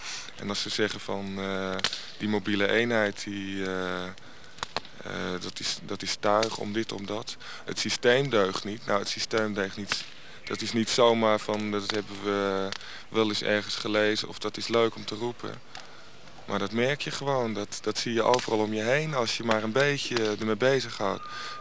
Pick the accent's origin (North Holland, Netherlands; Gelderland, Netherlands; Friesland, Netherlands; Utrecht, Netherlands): North Holland, Netherlands; Amsterdam; Ik kom uit de Transvaalbuurt in de Oost.